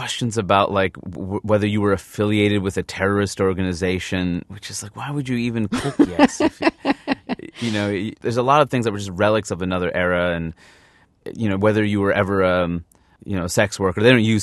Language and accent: English; New York, United States; I'm from New York. I know, like, the New York scene's harder